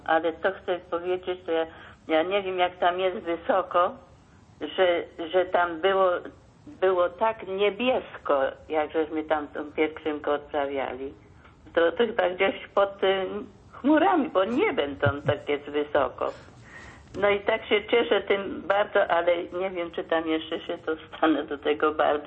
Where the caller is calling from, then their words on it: Wieluń, Łódź Voivodeship, Poland; bo u nas w Wieluniu też będzie 45. rocznica koronacji Matki Bożej Pocieszenia